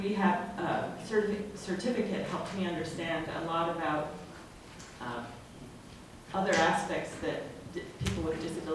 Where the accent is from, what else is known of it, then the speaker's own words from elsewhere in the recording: Connecticut, United States; also born or lived in France; some crew that I met from my hometown in Connecticut.